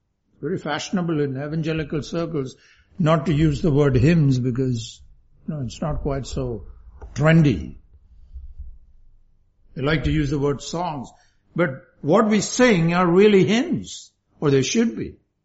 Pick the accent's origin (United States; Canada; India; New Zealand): India; as I grew up in India, you hear this all the time.